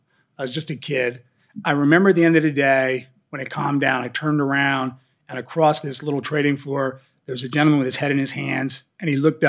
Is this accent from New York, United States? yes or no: no; New Jersey, United States; You know, I was a kid from New Jersey.